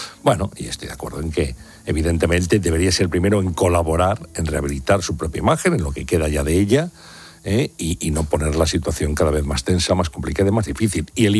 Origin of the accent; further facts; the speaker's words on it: Spain; Y yo, como español, como ciudadano, yo era muy joven entonces, pero estoy tremendamente agradecido